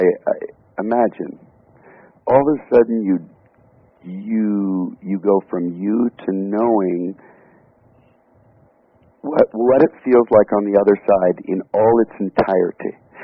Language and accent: English; Canada; I'm Canadian